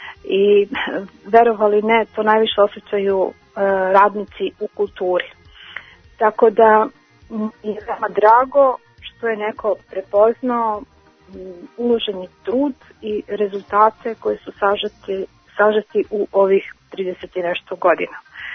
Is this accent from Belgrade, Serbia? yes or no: no; Kladovo, Bor District, Serbia; Ja sam iz Kladova i ceo svoj životni vek, 32 godine, posvetila sam radu u ustanovi kulture. Kladovo je malo mesto na istoku Srbije